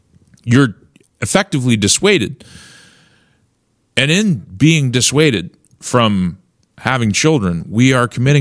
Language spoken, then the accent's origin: English; Canada; the envy that I have as a Canadian parent